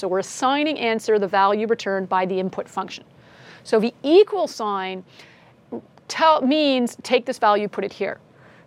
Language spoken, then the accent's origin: English; Canada; I am a Canadian.